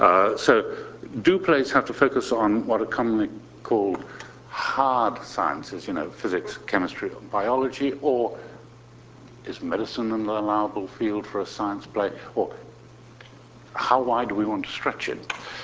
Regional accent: Canada; As a Canadian, I feel I should apologize for Canadian physicists

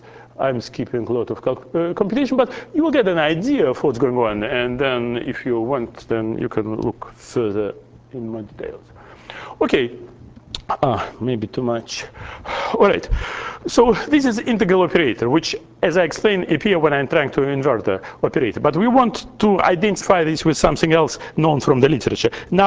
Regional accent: Russia; English is a second language; When I grew up in Russia, we were studying this theory of classical completely integrable differential equation.

